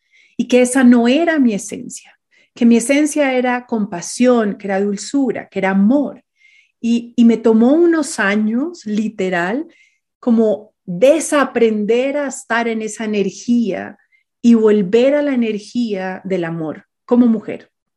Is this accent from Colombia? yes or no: yes; Colombia; en mi país, en Colombia.